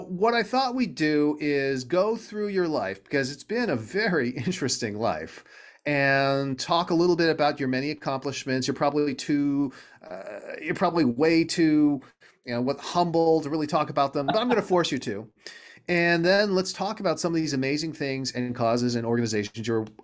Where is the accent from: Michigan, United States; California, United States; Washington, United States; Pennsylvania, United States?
California, United States; Los Angeles; Like, I grew up in Los Angeles, and we had a huge Chinese community in Los Angeles.